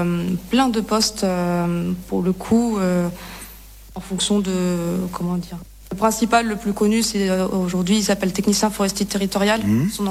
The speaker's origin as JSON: {"language": "French", "region": "Grand Est", "country": "France", "lives_now": "Lyon, France", "said": "Je suis de Lorraine. et j'ai intégré Lyon voilà, parce que le poste s'est présenté et que j'avais envie de bouger."}